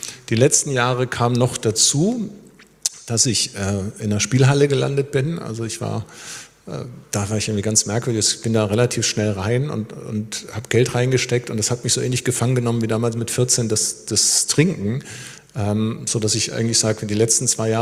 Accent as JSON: {"language": "German", "region": "Schleswig-Holstein", "country": "Germany", "tie": "born or raised there", "said": "ich bin ja in Schleswig-Holstein aufgewachsen"}